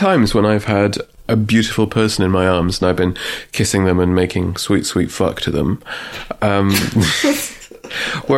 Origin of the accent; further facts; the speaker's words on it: England, United Kingdom; I'm English.